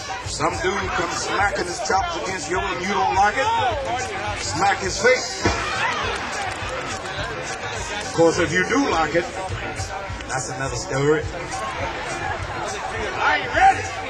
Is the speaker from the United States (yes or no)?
yes; Mississippi, United States; I'm from Mississippi. I ain't got nothing to do with it.